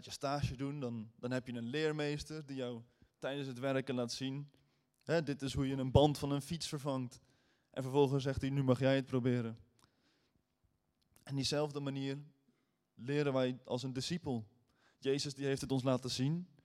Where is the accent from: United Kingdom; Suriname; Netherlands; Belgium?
Netherlands; En ik als Nederlander, ik had zoiets van, wat overkomt me nu? Dit kennen wij helemaal niet in Nederland.